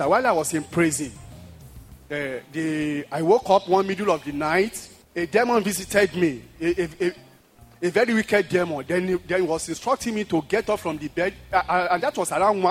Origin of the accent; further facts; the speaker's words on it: Nigeria; now in Germany; I am a Nigerian, and I live in Germany. I am married to half German, half Hungarian. I live in Germany for 16 years.